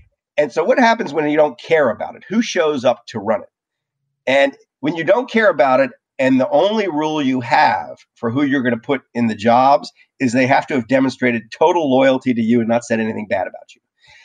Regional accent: New Orleans, Louisiana, United States; I grew up in New Orleans. When I was growing up in New Orleans, the way you found out whether a hurricane was about to hit was you went outside, you know?

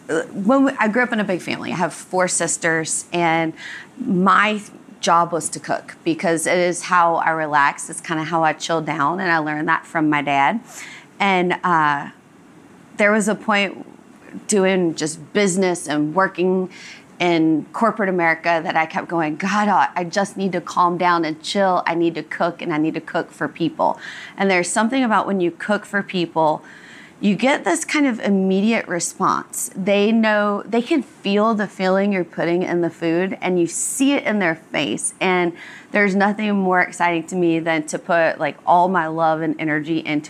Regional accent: Louisiana, United States; I grew up about 45 minutes outside of town in what would be considered Cajun country, and spent every Sunday dinner at my grandm

